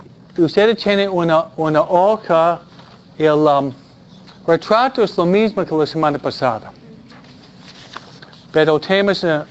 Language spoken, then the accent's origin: Spanish; New York, United States; Yo soy de Nueva York, ¿no? Nueva Yorkinos.